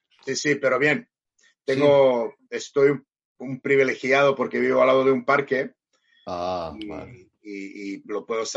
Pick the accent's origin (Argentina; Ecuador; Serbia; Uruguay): Serbia; Spanish is a second language; also born or lived in Germany; now in Barcelona, Spain; Y de donde vengo yo, en Serbia también. Tiene mucho invierno.